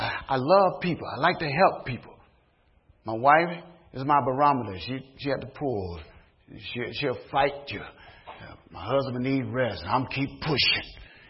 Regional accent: Chicago, Illinois, United States; when I was growing up in Chicago, we used to get in mud fights.

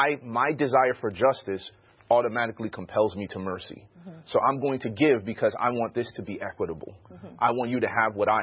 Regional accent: Chicago, Illinois, United States; when I was growing up in Chicago and you had the influence of gangs and this driving your mentality

